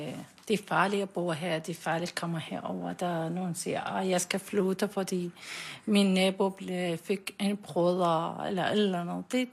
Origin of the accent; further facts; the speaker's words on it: Iraq; Danish is a second language; now in Denmark; Jeg kommer fra Irak.